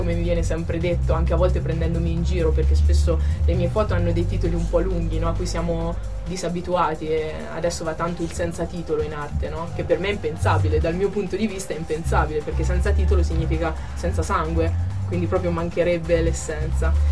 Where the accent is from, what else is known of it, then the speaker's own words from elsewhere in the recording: Rome, Lazio, Italy; now in Berlin, Germany; io vengo da Roma, cioè ho negli occhi città come Roma, come Firenze, la stessa Perugia